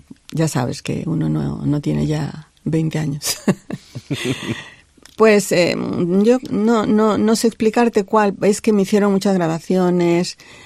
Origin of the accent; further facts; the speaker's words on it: Sonora, Mexico; now in Ribadeo, Spain; Yo soy mexicana, soy de Sonora.